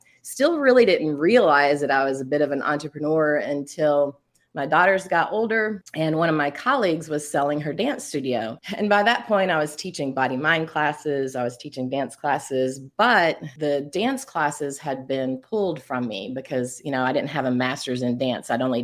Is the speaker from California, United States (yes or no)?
no; Cleveland, Tennessee, United States; moved away as an adult; also born or lived in Boone, North Carolina; I grew up in Cleveland, Tennessee, and moved to Boone, North Carolina, where I stayed for 28 years of my adult life.